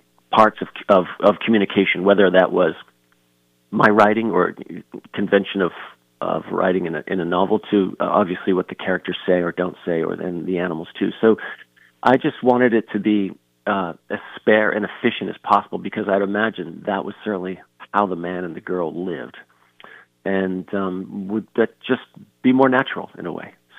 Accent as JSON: {"language": "English", "region": "Pennsylvania", "country": "United States", "tie": "born or raised there", "said": "I'm not a survivalist, but growing up in Pennsylvania and doing winter sports, I slept in the snow."}